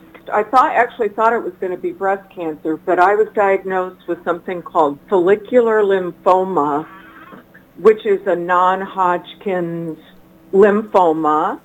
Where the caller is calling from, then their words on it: Anchorage, Alaska, United States; Yes, I'm calling from Anchorage, Alaska, where sunrise has just happened a few minutes ago.